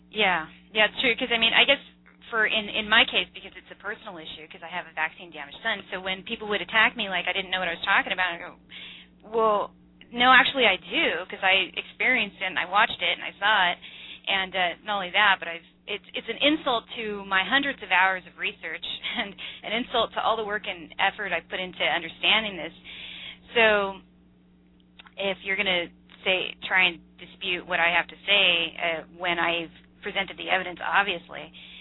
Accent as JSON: {"language": "English", "town": "San Francisco", "region": "California", "country": "United States", "tie": "born or raised there", "said": "As I said before, I grew up in San Francisco, and when I was in college, I had to take a history course, U.S. history course."}